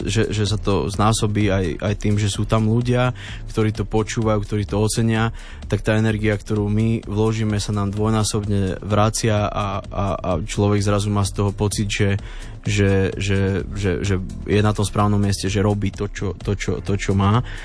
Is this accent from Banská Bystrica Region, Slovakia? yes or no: yes; Dudince, Banská Bystrica Region, Slovakia; ja som z Dudiniec, tak že v tých okolitých obciach na silvestrovských zábavách